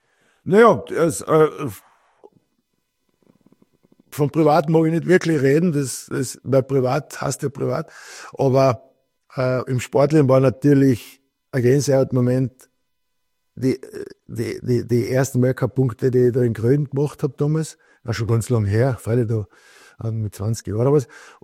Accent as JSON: {"language": "German", "town": "Hermagor", "region": "Carinthia", "country": "Austria", "tie": "born or raised there", "said": "wo viel von Hermagor dort waren, von meiner Heimatstadt und in der Heimat."}